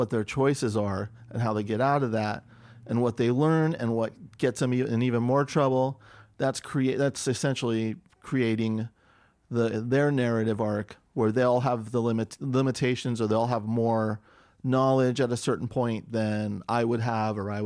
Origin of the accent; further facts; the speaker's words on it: Millbrae, California, United States; Millbrae, right by San Francisco Airport.